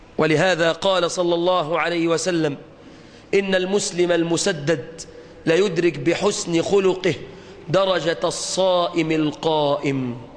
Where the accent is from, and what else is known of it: Egypt